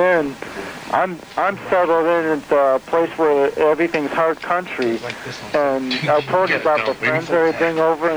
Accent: Ohio, United States; I'm from this place, buddy. I'm from Ohio.

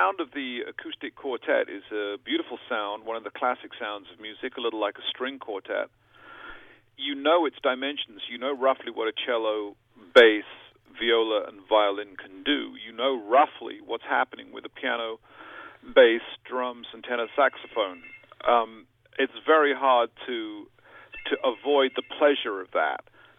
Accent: United Kingdom; I like to play my home country much more than … ever did.

